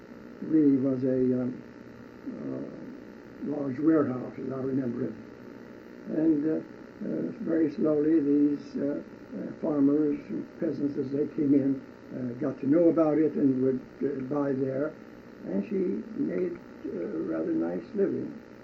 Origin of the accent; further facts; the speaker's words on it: Chisinau, Chișinău, Moldova; We came from Russia, specifically Kishinev, which has been known as the most infamous creator of the worst pogrom in Russia. That pogrom occurred when I was several years old.